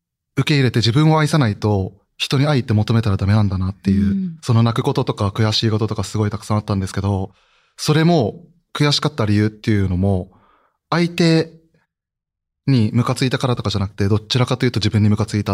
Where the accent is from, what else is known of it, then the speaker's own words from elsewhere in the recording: Aichi, Japan; also born or lived in Gifu; 愛知県、生まれは岐阜なんですけど、まあ生まれの時は覚えてない。もうすぐ愛知に引っ越して、で、育ちは愛知っていう感じです。